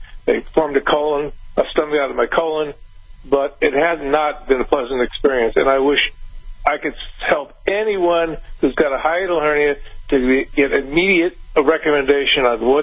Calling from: Austin, Texas, United States; Oh, good. I'm actually from Austin.

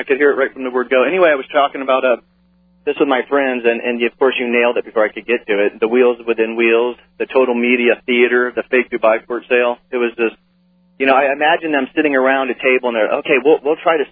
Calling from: San Diego, California, United States; Hi, good morning, Alex. … in San Diego.

